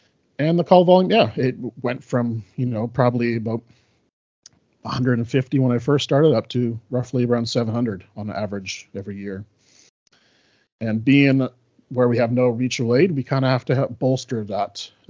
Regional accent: Salt Spring Island, British Columbia, Canada; finished off as the fire chief for the last 5 years with Salt Spring Island Fire Rescue, which is my hometown.

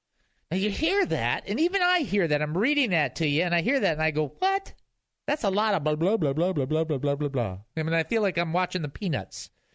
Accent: Michigan, United States; now in San Diego, United States; I'm from Michigan. You know what it does? It browns out.

